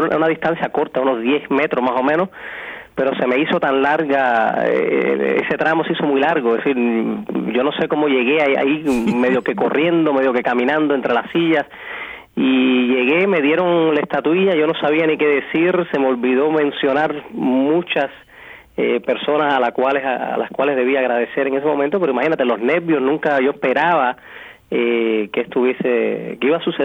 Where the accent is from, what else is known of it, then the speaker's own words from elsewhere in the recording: Cuba; moved away; also born or lived in Spain / Miami, United States; después que salí de Cuba, empecé en España, estuve casi 10 años allá. Regresé a lo que es América, a Estados Unidos, a Florida, Miami. Estuve por 2 años